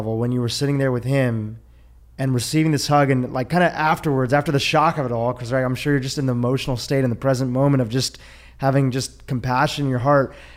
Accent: Nairobi, Kenya; born there; I was born on August 1st, 1982 in Nairobi, Kenya.

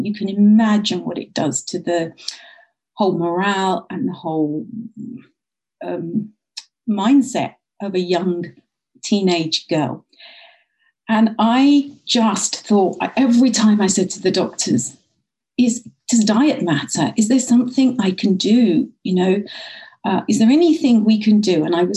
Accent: India; and being Indian, you know about Ayurveda.

